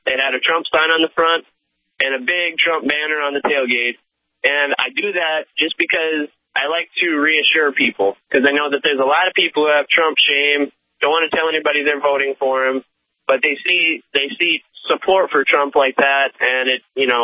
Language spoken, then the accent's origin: English; South Dakota, United States; I'm from South Dakota. I told him I can't vote for him